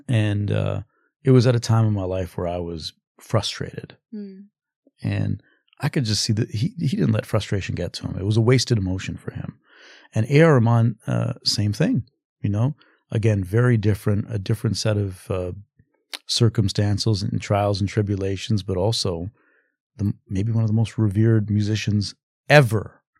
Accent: Western Canada, Canada; But like I grew up in Western Canada.

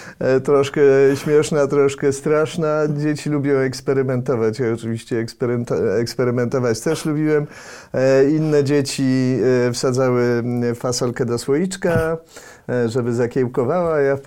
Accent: Warsaw, Masovian Voivodeship, Poland; Ja w ogóle w bardzo fajnym miejscu się wychowywałem, dlatego że urodziłem się na przedmieściach Warszawy, na Zaciszu. Mnóstwo zieleni dookoła, mnóstwo pól, łąk, las niedaleko.

